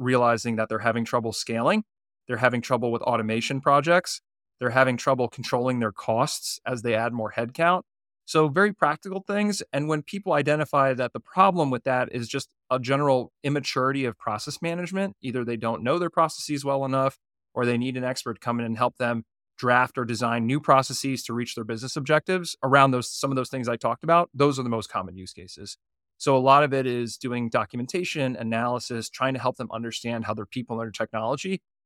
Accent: Virginia, United States; also born or lived in New York City; So I was born and raised in Virginia. I actually spent a time 5 years in Manhattan in New York City.

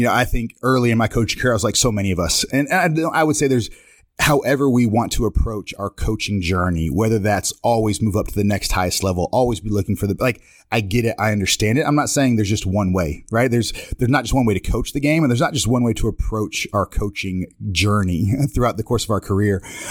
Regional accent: North Carolina, United States; I grew up in the Southeast, like we talked about, North Carolina

